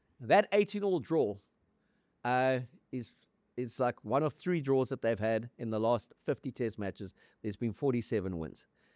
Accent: South Africa; I wrote that it was an embarrassment being a South African in the press box watching this unfold.

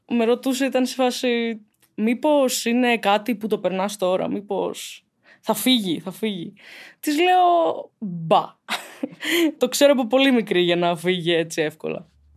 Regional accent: Zakynthos, Ionian Islands, Greece; now in Athens, Greece; κατάγομαι από τη Ζάκυνθο. Εκεί μεγάλωσα βασικά κιόλας. Έχω έρθει στην Αθήνα για σπουδές. Σπουδάζω στο Εγάλεο.

